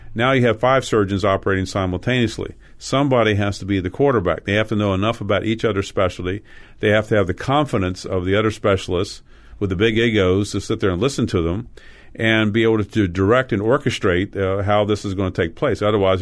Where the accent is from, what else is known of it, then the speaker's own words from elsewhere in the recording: Crisfield, Maryland, United States; And Astoria is very much like a town that I grew up in Maryland called Crisfield. It was the crab capital of the world, they called themselves.